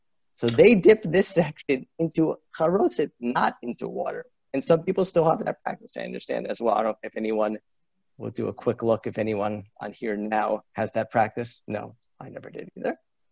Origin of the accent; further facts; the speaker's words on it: United States; I think, as an American, and the closest thing in my life to experiencing and knowing people